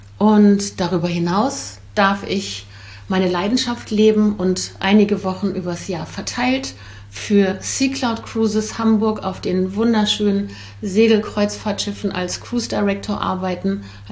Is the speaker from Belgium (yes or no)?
yes; Belgium; born there; Ich bin gebürtige Belgierin, 59 Jahre alt